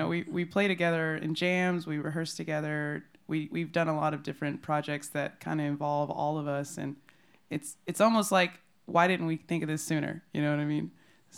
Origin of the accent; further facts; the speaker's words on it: Austin, Texas, United States; are born and bred in Austin, as am I.